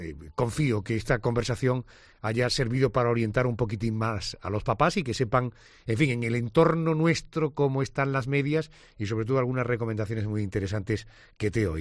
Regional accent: Spain; en España somos los papás españoles los terceros de Europa

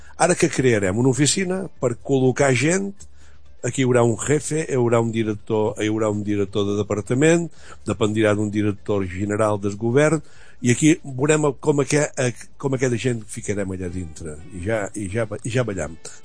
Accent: Balearic Islands, Spain; accent: Menorcan; que jo som menorquí parlant, som una persona que m'agrada més ratllar el menorquí perquè pensa en menorquí que no és castellà

